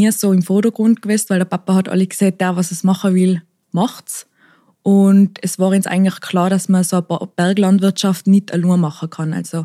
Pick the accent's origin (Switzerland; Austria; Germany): Austria; Imsterberg, Tyrol; Also ich komme aus einem kleinen Dorf in Tirol, Imsterberg, und darf mit meiner Familie da den Bergbauernhof betreiben.